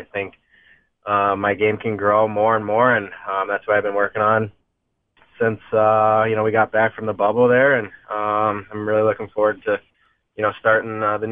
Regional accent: St. Louis, Missouri, United States; I was fortunate enough when I was actually growing up in St. Louis, you know, right when I was diagnosed, being a Blues fan

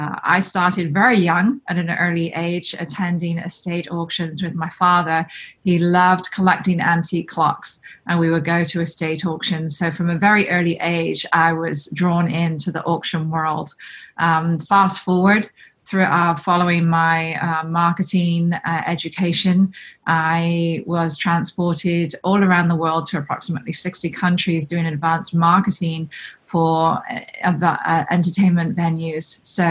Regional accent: England, United Kingdom; Having come from Europe, I grew up in England

